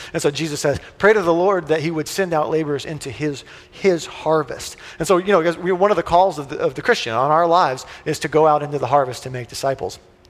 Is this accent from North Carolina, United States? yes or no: yes; Charlotte, North Carolina, United States; I grew up with in Billy Graham world in Charlotte